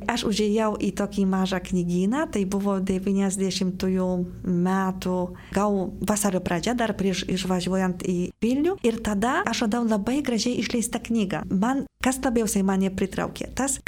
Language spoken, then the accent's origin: Lithuanian; Poland; Lithuanian is a second language; Taip kaip lenkams, iš karto man buvo tas, taip aišku, kad mes irgi taip kovotum kaip lietuviai